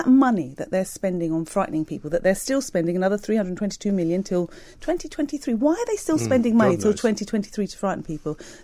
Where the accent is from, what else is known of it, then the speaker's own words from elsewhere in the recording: United Kingdom; born there; I'm Greek, okay? So I come from a culture, I'm British born, but I'm Greek